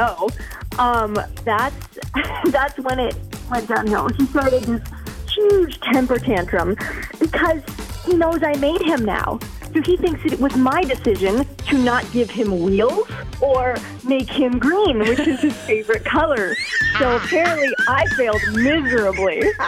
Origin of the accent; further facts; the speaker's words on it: Fitchburg, United States; I'm from Fitchburg.